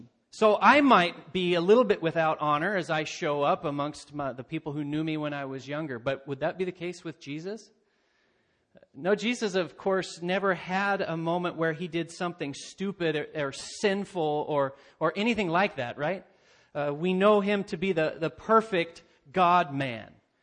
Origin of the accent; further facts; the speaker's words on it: Turner, United States; My hometown is Turner, not too far from here.